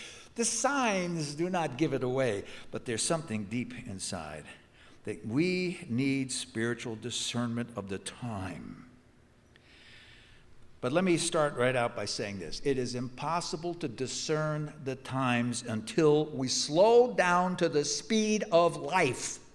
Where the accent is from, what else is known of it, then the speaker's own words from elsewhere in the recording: New York City, New York, United States; I come from New York. It's crazy in New York.